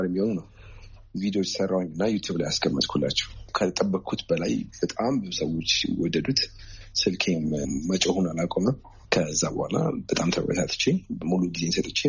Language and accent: Amharic; Addis Ababa, Ethiopia; እና አሁንም ተወልጄ ያደግኩትኝ አዲስ አበባ ነው። ያደግኩትኝ ወደ ጨርቆስ አካባቢ ነው።